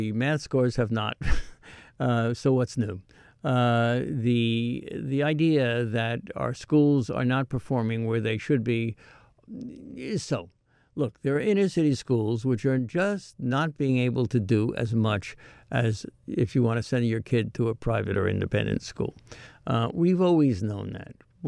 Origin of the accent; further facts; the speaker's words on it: New York City, New York, United States; If you were upper middle class, growing up in Manhattan where I did, your parents may have sent you to Horace Mann